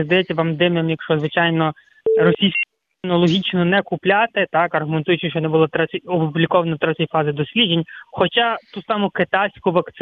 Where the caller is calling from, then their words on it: Rivne Oblast, Ukraine; з Рівненщини.